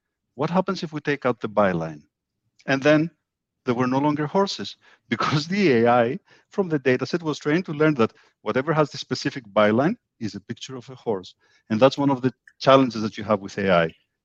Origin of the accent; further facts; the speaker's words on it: Greece; also born or lived in Germany / United States / Brazil; because I was born and raised in Greece, but then I had the opportunity to study in Germany. I lived in the US, I lived in Brazil for a couple of years.